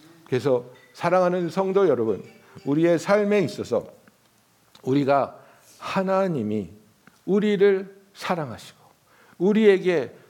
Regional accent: South Korea; now in United States; 우리들이 한국에서 왔지만 우리 애들은 미국에서 태어났어요.

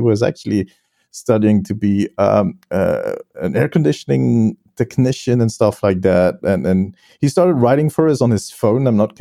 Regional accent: Belgium; English is a second language; especially because you can tell by my accent, I'm not a native speaker. I'm from Belgium.

